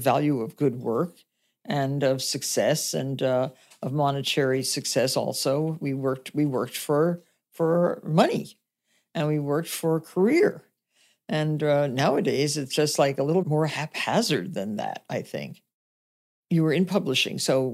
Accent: Nutley, New Jersey, United States; I grew up in Nutley, New Jersey. So we're sort of like relatives that way.

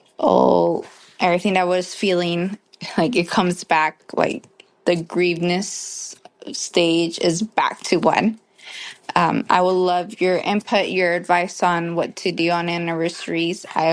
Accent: Washington, United States; I am from Washington State.

